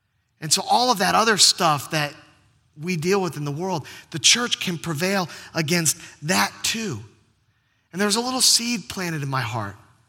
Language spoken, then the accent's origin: English; Virginia Beach, Virginia, United States; the church that I grew up in down in Virginia Beach.